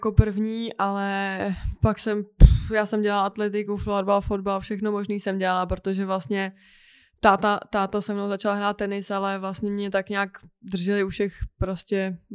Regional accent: Sokolov, Karlovy Vary Region, Czechia; my jsme vlastně ze Sokolova

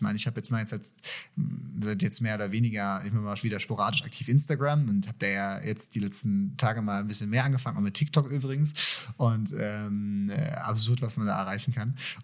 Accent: Würzburg, Bavaria, Germany; Ich bin ja eigentlich Würzburger Jung, nicht Frankfurter

